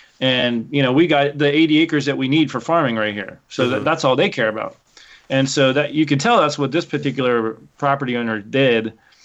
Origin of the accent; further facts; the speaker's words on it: Pennsylvania, United States; So I came from Pennsylvania. Literally out my back door was 13,000 acres of public hunting ground. I could walk out my back door and walk for miles, miles and miles and miles through the forest, and it's all public.